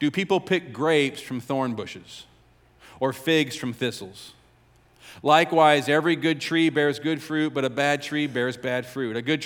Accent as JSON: {"language": "English", "town": "St. Louis", "region": "Missouri", "country": "United States", "tie": "born or raised there", "said": "I grew up in our culture. I grew up in St. Louis. I grew up watching TV, listening to the radio, going to high school, going to college."}